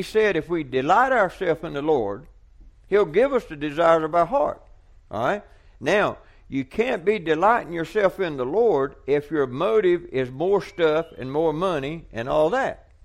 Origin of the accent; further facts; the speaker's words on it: Georgia, United States; I'm from South Georgia, and we didn't speak like that where I come from.